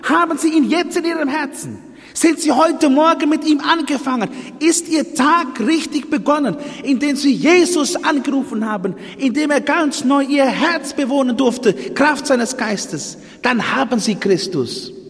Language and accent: German; Netherlands; Wir sind Holländer, beide.